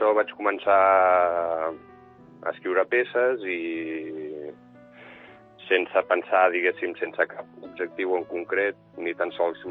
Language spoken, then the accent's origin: Catalan; Barcelona, Catalonia, Spain; born there; Jo sóc nascut aquí a Barcelona, però de pares estrangers